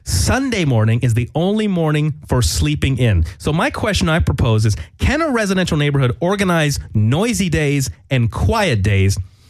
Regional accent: Los Angeles, California, United States; So I was born and raised in Los Angeles

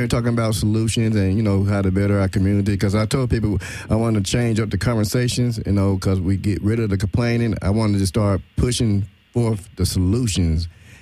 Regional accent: Arkansas, United States; like I tell people, I'm from Arkansas, and the image that we get from L.A., from the outside of L.A., just negative and gangster.

